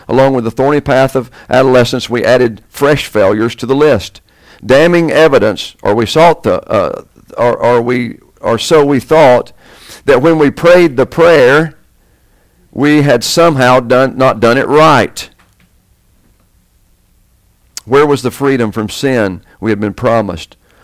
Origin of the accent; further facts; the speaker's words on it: Bible Belt, United States; what I struggled and many of you struggled with growing up in the Bible Belt in this generation